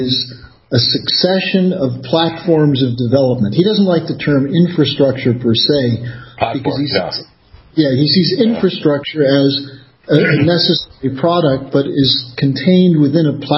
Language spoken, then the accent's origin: English; United States; as an American, I still can't get excited about games that are 1-1 or 1-0